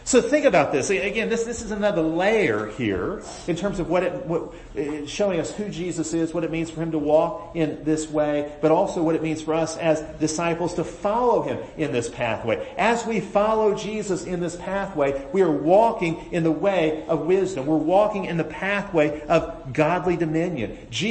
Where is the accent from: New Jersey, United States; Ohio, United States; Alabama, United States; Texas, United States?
Alabama, United States; Birmingham; This actually emanates from my hometown of Birmingham, a lot of it.